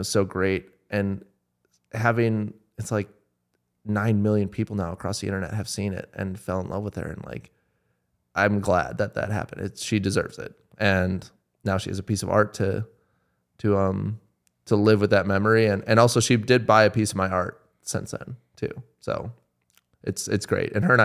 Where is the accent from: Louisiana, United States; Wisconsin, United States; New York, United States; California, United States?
Wisconsin, United States; Milwaukee; So I just want to like always say I'm from Milwaukee and put this city on the map